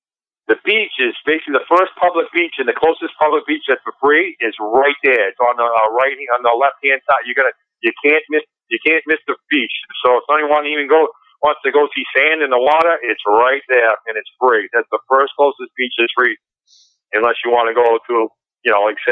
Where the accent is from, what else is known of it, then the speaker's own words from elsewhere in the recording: New England, United States; But since I'm from New England, and the whole pub thing, we don't say our R's here.